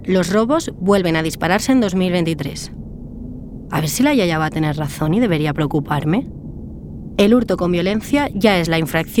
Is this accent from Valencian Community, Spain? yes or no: yes; Valencia, Valencian Community, Spain; now in Barcelona, Spain; Tengo 24 años, soy de Valencia y es la primera vez que salgo de mi ciudad para mudarme a Barcelona.